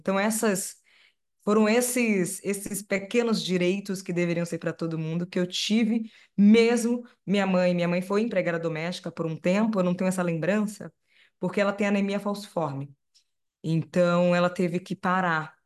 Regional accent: Salvador, Bahia, Brazil; Sim, eu sou de Salvador, e eu adoro dizer que eu sou Nordeste duas vezes, porque eu nasci num bairro também chamado Nordeste, né?

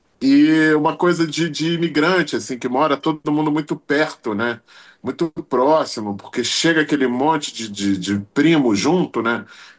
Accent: Rio de Janeiro, Brazil; born there; por parte de pai, minha família é do Rio. São italianos que chegaram no Rio e eu nasci no Rio. Minha mãe veio para cá, meus pais casaram, minha mãe veio para cá, eu moro no Rio, e nasci em Vila Isabel, bairro da Zona Norte do Rio.

